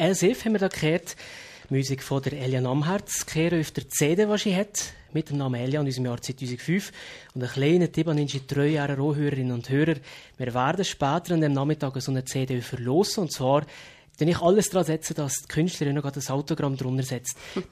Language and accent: German; Valais, Switzerland; was mich natürlich als Walliser Radiomoderator ein bisschen Wunder nimmt